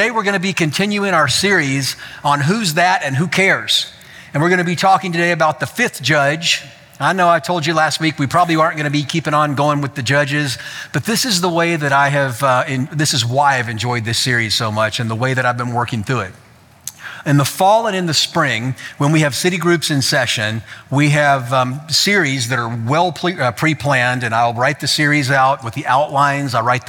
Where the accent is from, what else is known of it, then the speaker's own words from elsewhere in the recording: Florida, United States; also born or lived in Memphis, Tennessee; I grew up in South Florida in the city, and I moved to a suburb of Memphis in the city.